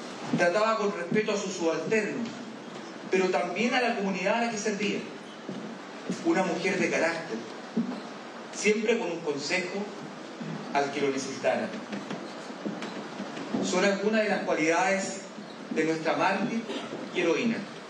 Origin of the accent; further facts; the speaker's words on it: Chile; Somos chilenos y chilenas que marcamos la delgada línea que separa a la delincuencia de la sociedad.